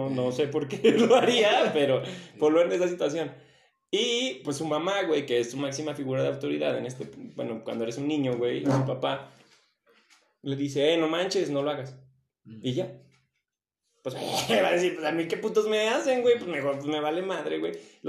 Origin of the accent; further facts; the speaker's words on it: Mexico; Estoy muy orgulloso de estar moreno. Claro que sí, porque somos los mexicanos reales.